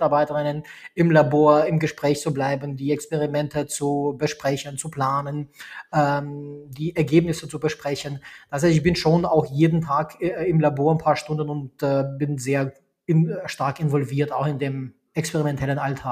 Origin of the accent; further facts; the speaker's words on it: Albania; German is a second language; moved away as an adult; now in Hamburg, Germany; Also ich komme ursprünglich aus Albanien, habe dort auch Abitur gemacht, bin dann nach Deutschland zum Medizinstudium gekommen, bin dann auch direkt nach Hamburg gekommen, habe dann in Hamburg studiert und ja, dann bin ich halt in Hamburg geblieben.